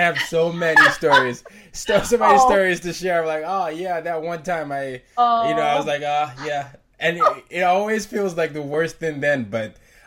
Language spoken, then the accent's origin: English; Nigeria; because I'm a Nigerian, right? And my, you know, a lot of times no one knows that I am Nigerian.